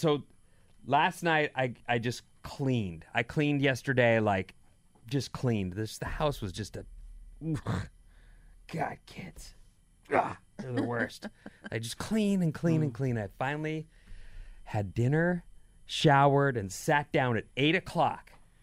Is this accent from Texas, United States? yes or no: no; California, United States; also born or lived in Oregon; I know I'm from California, but I lived in Oregon for a minute, and I realized those people just go right out in it.